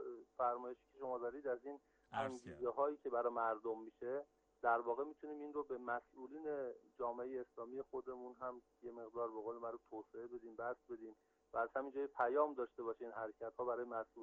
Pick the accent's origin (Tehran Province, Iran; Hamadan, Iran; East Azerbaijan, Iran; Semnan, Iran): Semnan, Iran; Damghan; بنده اصالتا اهل شهرستان دامغان، شهر امیریه، روستای فیروزآباد سرسر هستم.